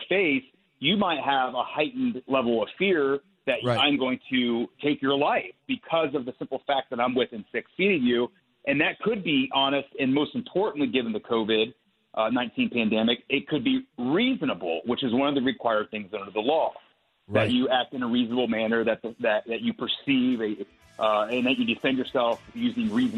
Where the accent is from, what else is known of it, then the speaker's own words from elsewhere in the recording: Ohio, United States; but at least in my home state of Ohio